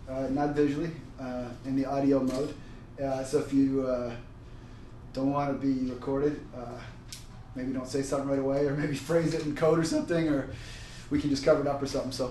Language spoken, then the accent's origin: English; Vancouver, British Columbia, Canada; I'm from Vancouver.